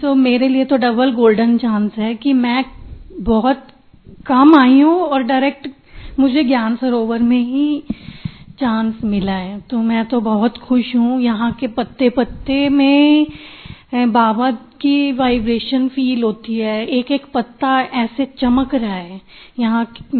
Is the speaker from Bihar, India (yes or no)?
yes; Bihar, India; और हम सब पश्चिम बिहार से हैं